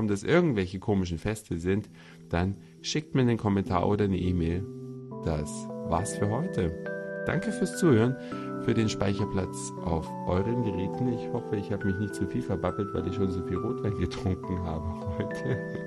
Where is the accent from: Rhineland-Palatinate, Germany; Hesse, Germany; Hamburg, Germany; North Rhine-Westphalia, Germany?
Hamburg, Germany